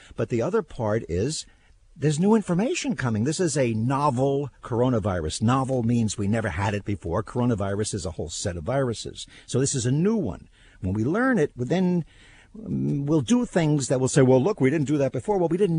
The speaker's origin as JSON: {"language": "English", "region": "New York", "country": "United States", "also_born_or_lived": "Southern California / Florida / New England", "said": "I'm from New York. I've lived in New York. I've lived in Southern California. I've lived in Florida. But the longest place I've lived in my adult life, in my whole life, has been in New England."}